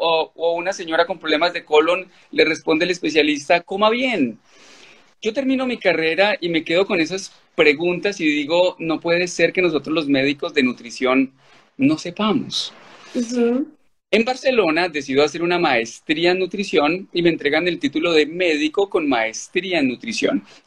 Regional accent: Manizales, Caldas, Colombia; born there; Yo soy oriundo paisa, yo soy nacido en Manizales.

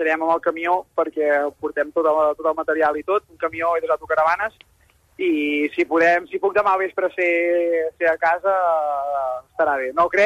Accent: Catalonia, Spain; Jo soc d'Osona, el Pàvic m'ha donat tot

